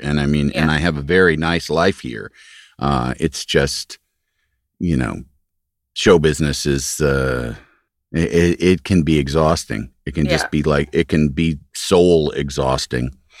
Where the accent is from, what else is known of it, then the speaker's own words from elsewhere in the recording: Yorkville, Illinois, United States; I grew up in I grew up in Yorkville, Illinois.